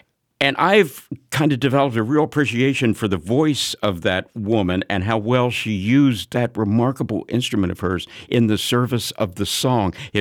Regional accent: Maryland, United States; I began my radio career in a little tiny 1,000-watt AM station near my hometown, way up in the mountains of western Maryland. It was more West Virginia than Maryland, actually.

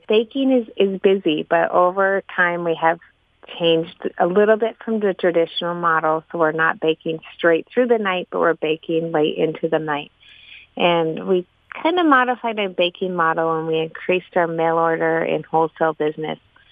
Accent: Chisholm, Minnesota, United States; I grew up in Chisholm.

